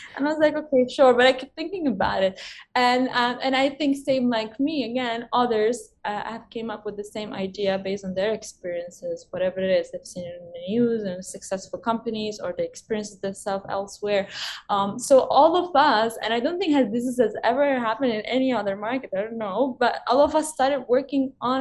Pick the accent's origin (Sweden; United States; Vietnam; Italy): Italy; I'm from Italy, but originally I'm from Morocco. So my dad's Moroccan.